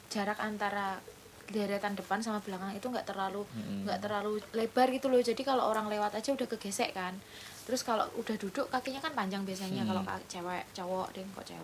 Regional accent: Yogyakarta, Special Region of Yogyakarta, Indonesia; Berarti kita orang Jogja harus membiasakan itu.

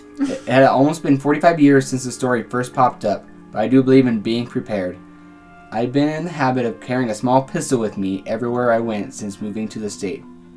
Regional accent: New Jersey, United States; I'm from Jersey. I can't do it.

